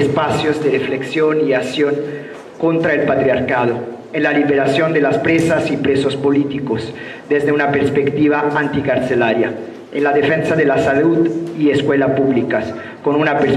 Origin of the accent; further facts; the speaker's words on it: Italy; Spanish is a second language; now in Mexico; como somos de origen italiano y vivimos y luchamos en México